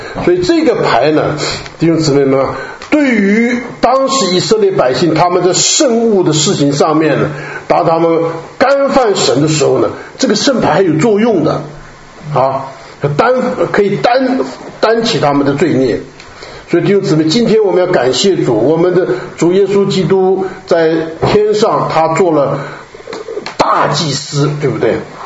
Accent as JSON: {"language": "Chinese", "country": "China", "said": "我们中国人呢，现在还有这个保留这个绣花的这个 艺术在里面"}